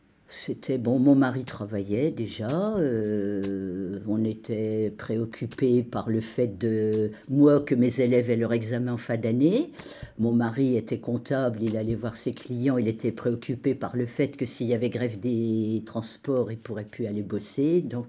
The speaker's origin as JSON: {"language": "French", "town": "Avize", "region": "Grand Est", "country": "France", "tie": "born there", "said": "Je suis née en 1943 à Avize, un petit village de la Champagne, non loin d'Épernay."}